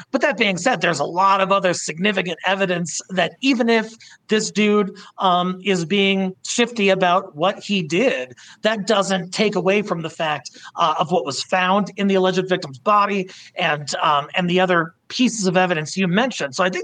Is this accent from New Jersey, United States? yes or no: no; Colorado, United States; James Holmes in my home state of Colorado.